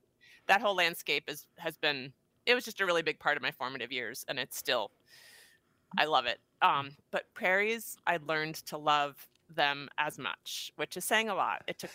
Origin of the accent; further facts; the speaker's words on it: Connecticut, United States; I was born and raised in Southern Connecticut